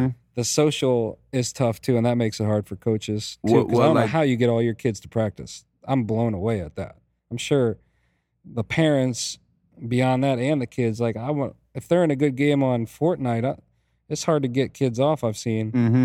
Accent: Miami, Florida, United States; I grew up in Miami. My parents, if I didn't come home, it was like, they'll be all right.

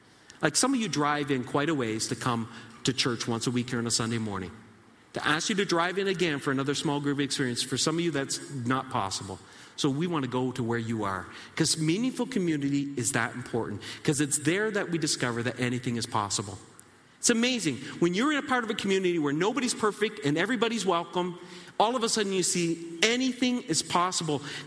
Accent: Saint John, New Brunswick, Canada; I took them back to my home city. I grew up in St. John, New Brunswick, east of here, and took them to my home church that I grew up in.

